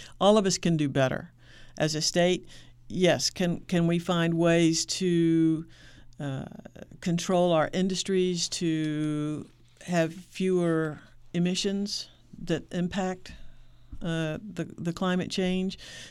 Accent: Texas, United States; I'm from Texas. I've gone by cattle farms for a long time.

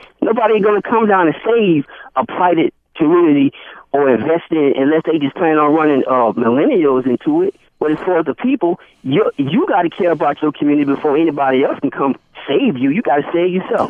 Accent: Florida, United States; Like, I'm from Florida.

